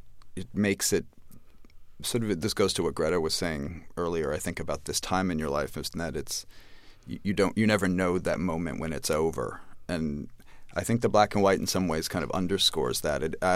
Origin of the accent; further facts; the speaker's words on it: Brooklyn, New York, United States; I mean, I grew up in Brooklyn, and I've lived in New York for most of my adult life